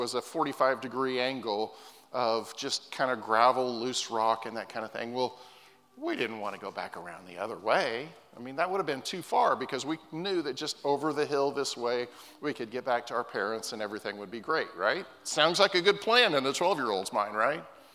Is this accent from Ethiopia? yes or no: no; West Coast, United States; I'm from the West Coast, and I often think about those rocky shorelines in Northern California or the Oregon coast or even the Washington coast